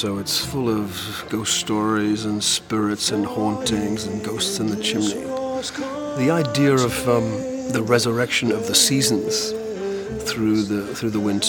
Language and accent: English; Wallsend, North East England, United Kingdom; I come from Wall's End on Tyne, which is very industrial. The snow would make this into a magical, magical place.